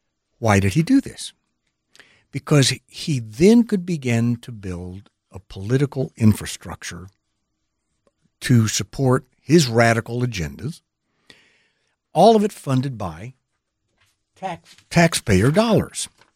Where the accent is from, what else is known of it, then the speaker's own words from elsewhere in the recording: Michigan, United States; I'm coming originally from Michigan, and I went to school with hundreds of them.